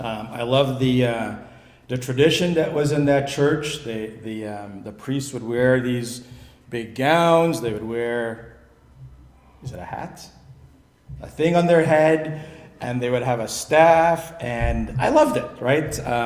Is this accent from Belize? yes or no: yes; Belize; grew up in the church, and for as long as I could remember, I've attended church. I grew up in Belize. I was just telling these folks, I grew up in Belize, and my dad was a principal in Belize.